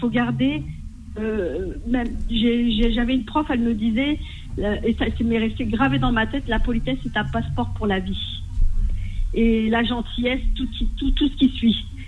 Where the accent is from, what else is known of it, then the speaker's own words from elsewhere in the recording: France; born there; je suis algérienne du coup de Tlemcen, je suis née en France, hein